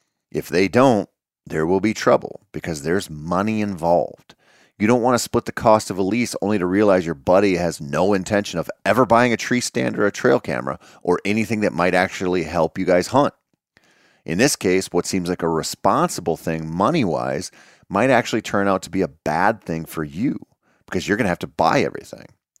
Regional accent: Minnesota, United States; born or raised there

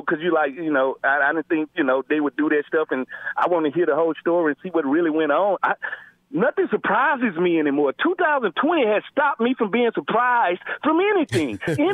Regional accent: Mississippi, United States; I'm from Mississippi. I've been through it all, and I've seen it all.

